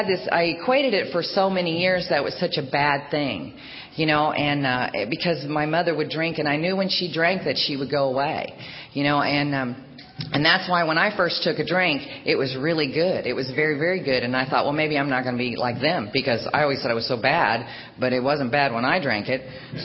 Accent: Oklahoma, United States; born there; I was born in Oklahoma to two normal alcoholic parents.

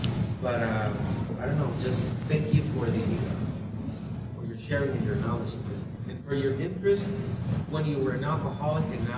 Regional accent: Tijuana, Baja California, Mexico; I come from Tijuana, Mexico

